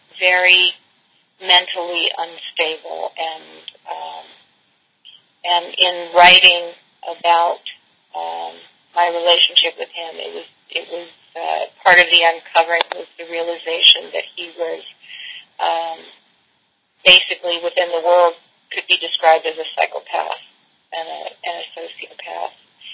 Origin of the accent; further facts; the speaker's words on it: Belgium; moved away; And we came from Belgium, immigrated